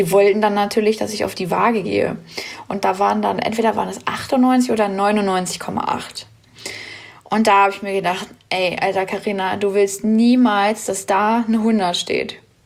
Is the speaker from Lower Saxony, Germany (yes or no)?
yes; Braunschweig, Lower Saxony, Germany; werde bald 26. Aber … Ich komme aus Braunschweig